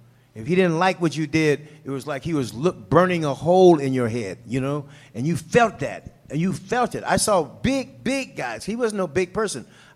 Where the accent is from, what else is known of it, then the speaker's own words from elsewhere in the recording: St. Louis, Missouri, United States; why he picked me to write that book was I was from St. Louis. I was black.